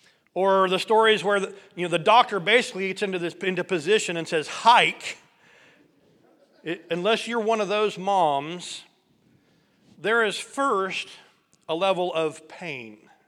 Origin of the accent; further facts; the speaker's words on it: Broadwell, Illinois, United States; when I was growing up in Broadwell, Illinois, one of the families in our church, the Reeds, they had seven kids.